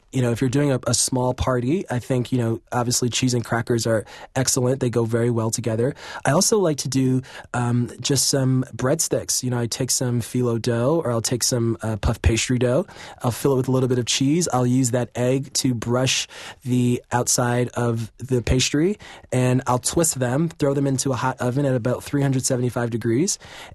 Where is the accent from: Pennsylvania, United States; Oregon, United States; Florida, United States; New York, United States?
New York, United States; New York City; I'm from New York City, but my father, who's from the South, loved making a deviled egg.